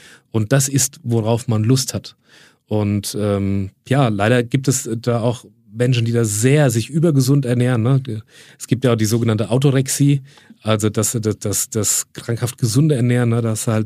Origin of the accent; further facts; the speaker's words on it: Bavaria, Germany; Kann man ja kaum als Franke, kriegt mir das ja kaum ausgesprochen.